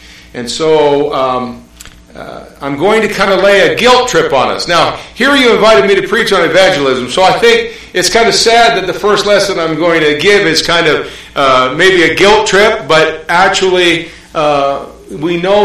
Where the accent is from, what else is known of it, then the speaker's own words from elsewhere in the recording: Canada; I'm Canadian, native Canadian.